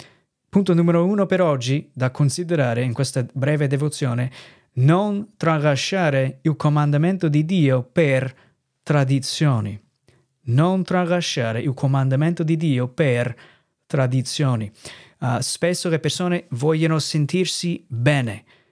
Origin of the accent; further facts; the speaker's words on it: United States; Italian is a second language; now in Italy; sono missionario, vengo dagli Stati Uniti, servendo il Signore qui in Italia dal 2007